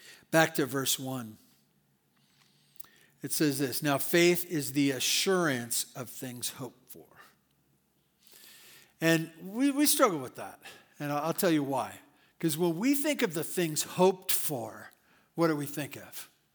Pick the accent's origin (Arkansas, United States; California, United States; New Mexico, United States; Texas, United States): California, United States; Santa Barbara; I remember also that when I grew up in Santa Barbara and my mom would take me as a young boy and she'd take me shopping.